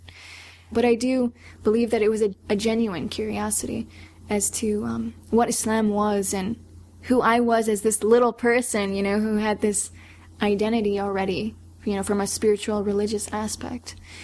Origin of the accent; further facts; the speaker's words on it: the South, United States; And I grew up in the South.